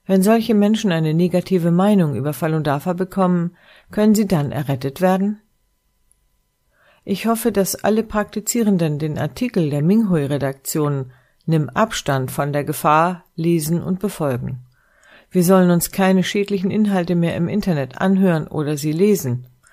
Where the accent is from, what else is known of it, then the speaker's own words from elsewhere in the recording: China; Ich stamme auch aus China.